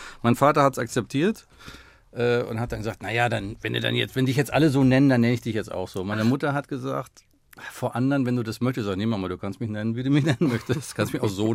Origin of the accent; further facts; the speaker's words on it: Waltrop, North Rhine-Westphalia, Germany; also born or lived in Oberhausen; Ich bin in Oberhausen geboren und bin da in Waltrop noch aufgewachsen und war nicht in der katholischen Landjugend.